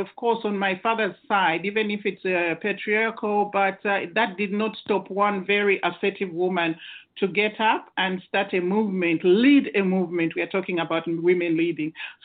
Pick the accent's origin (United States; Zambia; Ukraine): Zambia; first of all, I come from Africa, from Zambia